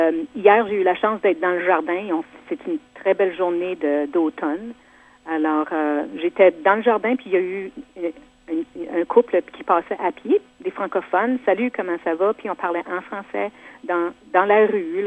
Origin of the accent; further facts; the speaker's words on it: Manitoba, Canada; born there; also born or lived in Quebec; Moi, je suis née au Manitoba.